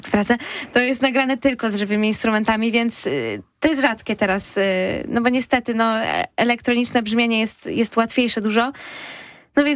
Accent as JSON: {"language": "Polish", "town": "Konin", "region": "Greater Poland Voivodeship", "country": "Poland", "tie": "born or raised there", "said": "Tak, pochodzę z Konina, tam się zaczęła moja droga artystyczna. No i w sumie, no, tam mieszkałam całe życie właśnie do momentu studiów"}